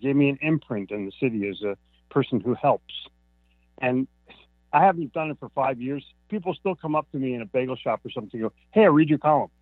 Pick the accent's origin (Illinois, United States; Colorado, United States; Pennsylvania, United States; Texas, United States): Pennsylvania, United States; Philadelphia; also born or lived in New York; now in Charlotte, United States; I grew up in Philadelphia and New York. So I'm pretty much a Northeasterner by heritage.